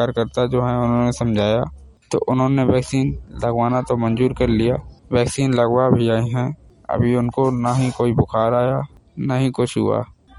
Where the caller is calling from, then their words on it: Uttar Pradesh, India; जिला हमीरपुर उत्तर प्रदेश से।